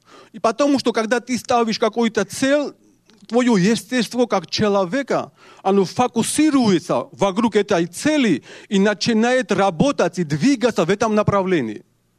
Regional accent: Georgia; Russian is a second language; вы знаете, что я из Грузии, у меня грамматика русская нету, я знаю разговорный русский язык

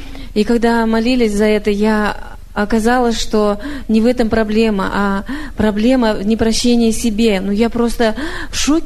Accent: Kazakhstan; Я из Казахстана.

